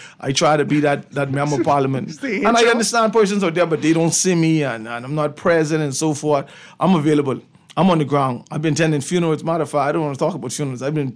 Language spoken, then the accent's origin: English; Mangrove Cay, Andros, Bahamas; I'm from Andrews, so I just don't come and visit. I'm from Mangrove Key, so I'm from the soil.